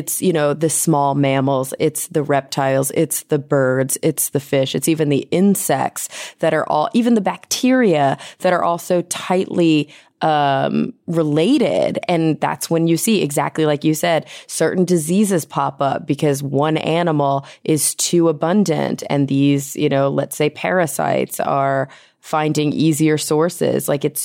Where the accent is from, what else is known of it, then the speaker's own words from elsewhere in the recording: Texas, United States; You know, I grew up in Texas as well, and lived there 25 years of my life, and we grew up hunting deer.